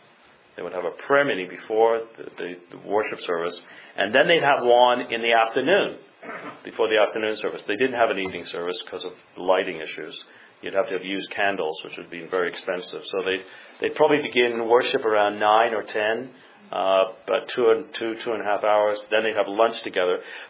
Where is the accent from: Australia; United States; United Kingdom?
United Kingdom; Growing up in Britain, this is something you'd associate with, you know, the Southern Europeans.